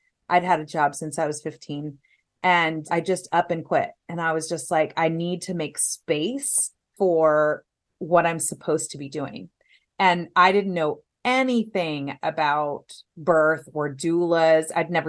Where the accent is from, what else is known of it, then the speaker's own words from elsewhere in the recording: Van Nuys, California, United States; born there; also born or lived in Orange County / Temecula / San Diego; But yeah, I was born in Van Nuys, California.